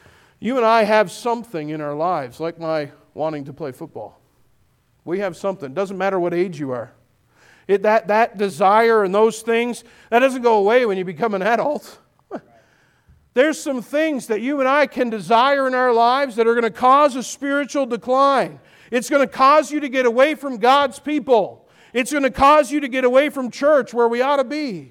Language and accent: English; Moncton, New Brunswick, Canada; I grew up in Moncton, New Brunswick